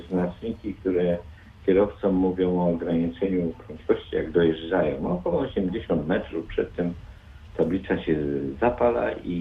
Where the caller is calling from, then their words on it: Nowy Tomyśl, Greater Poland Voivodeship, Poland; Jestem z małego miasteczka, przez najładniejszego w Wielkopolsce, czyli Nowy Tomyśl.